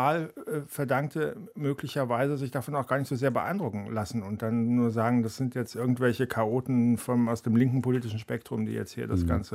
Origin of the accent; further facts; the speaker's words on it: Baden-Württemberg, Germany; Ich bin ja in der Kurpfalz aufgewachsen, Gegend um Mannheim, wo ja früher eine große amerikanische Garnison war